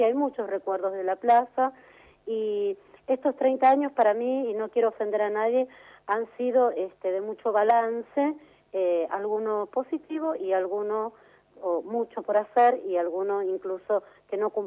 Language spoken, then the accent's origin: Spanish; Buenos Aires Province, Argentina; yo no me siento como vos porteña, yo me siento bien de la provincia de Buenos Aires, porque soy del interior